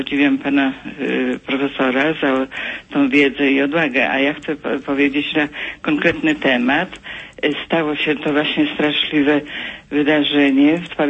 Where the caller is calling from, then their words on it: Kościerzyna, Pomeranian Voivodeship, Poland; z Kościerzyny.